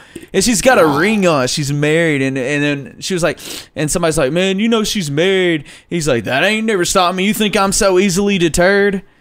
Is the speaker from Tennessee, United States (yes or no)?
yes; Memphis, Tennessee, United States; I said, 323 Mud Island Road Apartments, look alive in the river.